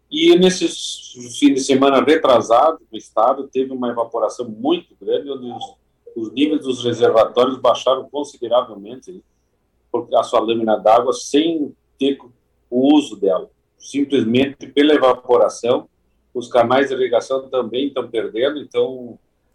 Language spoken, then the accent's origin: Portuguese; Rio Grande do Sul, Brazil; Aqui na nossa região, eu sou da região de Uruguaiana, fronteira oeste